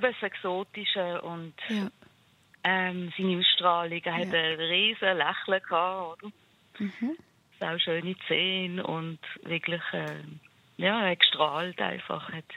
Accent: Switzerland; Oder keine Ahnung, weil ich ja halt nicht nur Schweizerin bin.

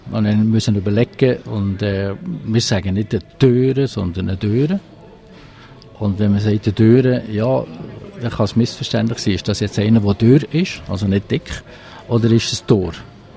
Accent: Solothurn, Switzerland; born there; Ich bin in Solothurn geboren, ja. Und wohne dort und bleibe dort.

